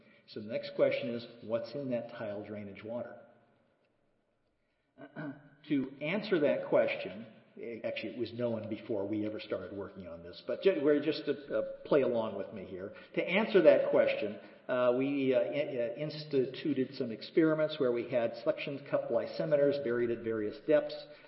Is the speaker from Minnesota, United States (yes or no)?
yes; Minnesota, United States; Now, speaking of water, you know, this is we come from Minnesota, so water is a really important issue for recreation and so forth